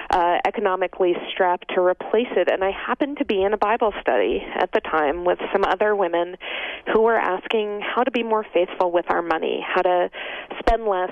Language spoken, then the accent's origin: English; New Jersey, United States; I am not actually from Boston. I grew up in suburban New Jersey.